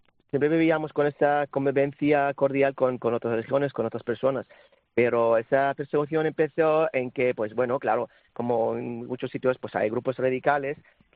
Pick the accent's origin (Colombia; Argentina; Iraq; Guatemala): Iraq; Spanish is a second language; now in Mallorca, Spain; yo, como he dicho, yo soy de Irak